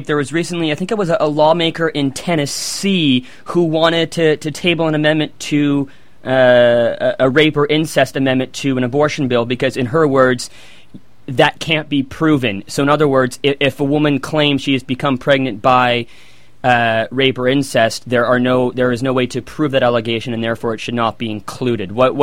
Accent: Canada; Well, as someone who was born and born and raised in Canada, it just strikes me as a little odd

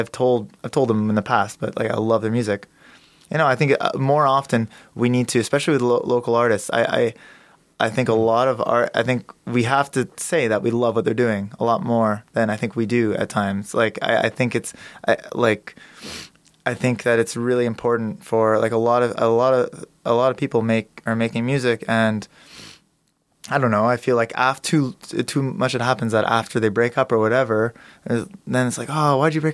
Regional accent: Quebec, Canada; I'm from Quebec

